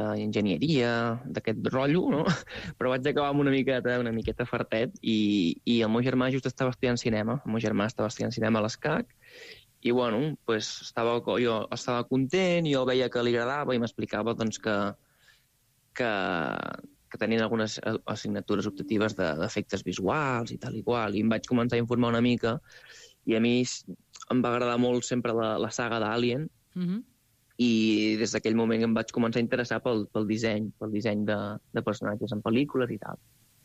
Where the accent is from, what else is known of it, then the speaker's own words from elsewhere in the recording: Vic, Catalonia, Spain; jo tinc un amic a Vic que es diu Gerard, també, justament d'on sóc jo